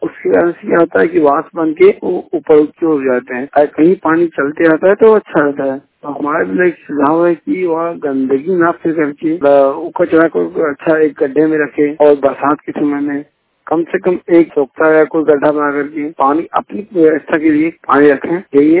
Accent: Jharkhand, India; मैं ग्रामीण टांग से हूँ और गिरिडीह जिला से।

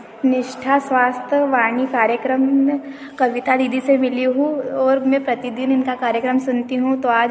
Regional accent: Dulhar, Madhya Pradesh, India; मैं ग्राम डुल्हार से हूँ।

